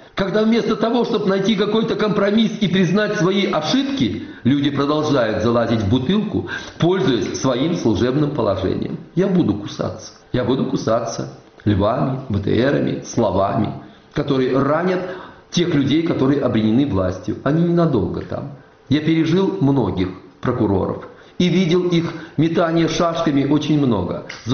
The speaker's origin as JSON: {"language": "Russian", "country": "Russia", "said": "я русский человек"}